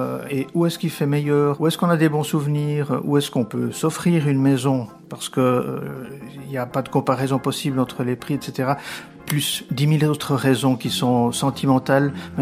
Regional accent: Barcelona, Catalonia, Spain; born there; French is a second language; je suis espagnol, n'est-ce pas ? Je suis né à Barcelone en 1963, à l'hôpital Generalissimo Franco

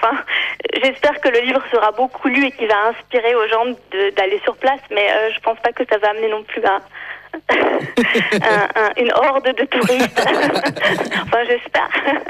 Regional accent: Neuchâtel, Switzerland; je suis neuchâteloise, même si ça s'entend plus trop parce que j'ai perdu l'accent. Donc j'allais vivre au sud de la France

